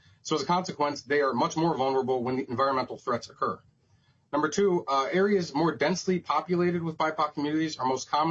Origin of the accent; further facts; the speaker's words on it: Minneapolis, Minnesota, United States; I'm African American. I grew up in North Minneapolis, and I'm currently a resident of Northeast Minneapolis near the Lowry Bridge.